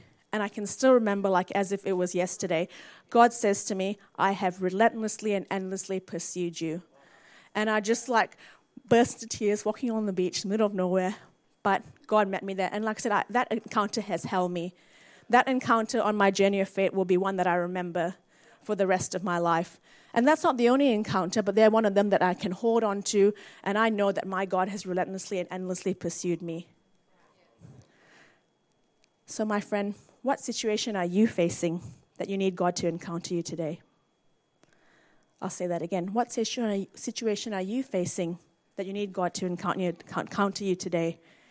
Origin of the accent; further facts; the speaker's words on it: Malaysia; the society that I grew up in Malaysia, which is very performance-based or very performance-focused